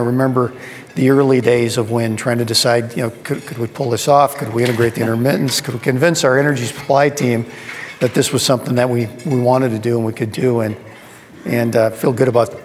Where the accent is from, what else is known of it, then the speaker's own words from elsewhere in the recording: Midwest, United States; So I'm a product of the Midwest. I grew up in the Midwest.